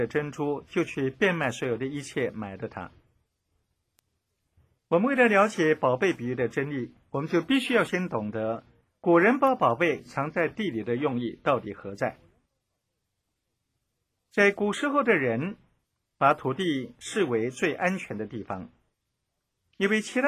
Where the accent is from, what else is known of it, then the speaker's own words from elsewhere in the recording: China; 我们中国人古代呢，关于这样的例子也很多